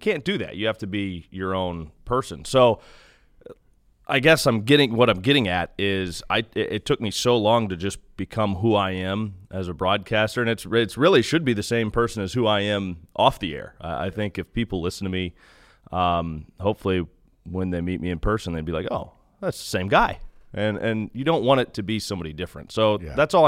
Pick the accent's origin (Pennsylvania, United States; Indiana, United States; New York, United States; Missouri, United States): Missouri, United States; Kansas City; I grew up listening to the same guy forever. I mean, it was, I grew up in Kansas City. I listened to Denny Matthews.